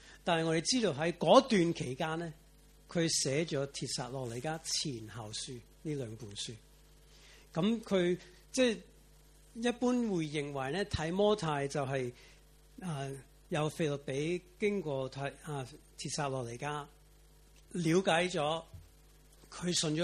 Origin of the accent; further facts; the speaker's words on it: United States; 我美国人，所以我用英里计算，不好意思，不知道多少公里